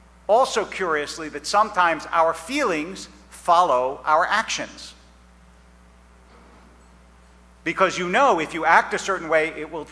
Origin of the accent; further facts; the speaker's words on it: England, United Kingdom; I say this, of course, as an English person.